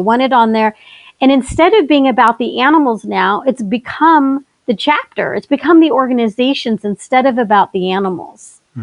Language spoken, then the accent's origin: English; Texas, United States; also born or lived in Georgia / New Mexico / California; Now, I've lived in Georgia. I'm from Texas. I've lived in New Mexico. I've lived in California.